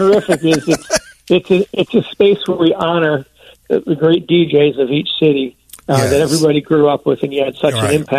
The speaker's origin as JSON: {"language": "English", "town": "Philadelphia", "region": "Pennsylvania", "country": "United States", "tie": "born or raised there", "said": "The quick story is I grew up in the Philadelphia area."}